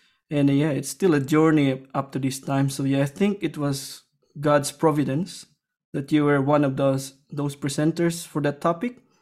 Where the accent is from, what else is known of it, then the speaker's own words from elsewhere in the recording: Sibalom, Western Visayas, Philippines; English is a second language; now in Australia; Yeah, so I was born in, I'd grew up in a small rural town of Sibalom, as you say it. So it's located in the Panay Island of the central Philippines.